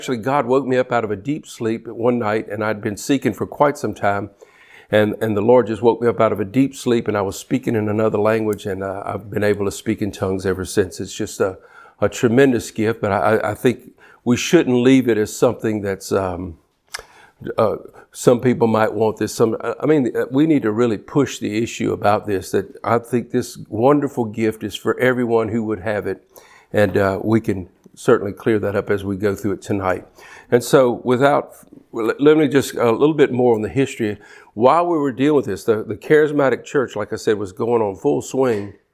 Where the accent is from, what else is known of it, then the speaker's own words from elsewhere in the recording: Baton Rouge, Louisiana, United States; of course, we're from the Baton Rouge area, and it was a huge effect.